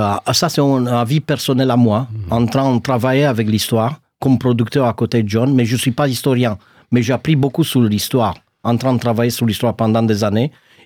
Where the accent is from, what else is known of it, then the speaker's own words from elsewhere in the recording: Romania; moi je suis Roumain